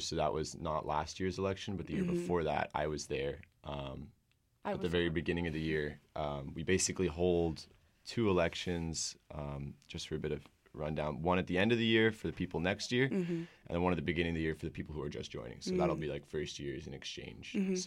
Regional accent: Hong Kong; also born or lived in United States; I'm from Hong Kong originally. I was born in the States. But moved there when I was pretty young.

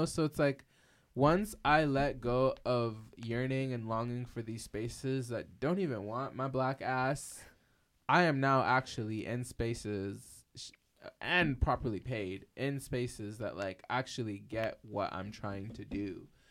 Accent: Surrey, British Columbia, Canada; I'm not Quebecois. I'm from here. I grew up in Surrey.

